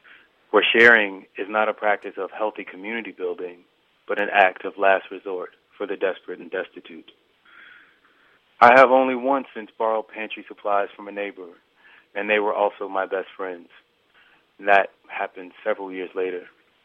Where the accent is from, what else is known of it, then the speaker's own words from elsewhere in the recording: Atlanta, Georgia, United States; now in New York, United States; I am from Atlanta originally, but I am currently living in New York.